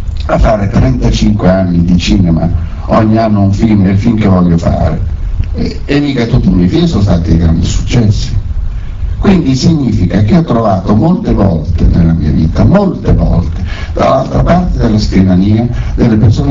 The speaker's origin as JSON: {"language": "Italian", "town": "Bologna", "region": "Emilia-Romagna", "country": "Italy", "said": "io sono di Bologna, è una città che era di provincia una volta, adesso non so più cos'è"}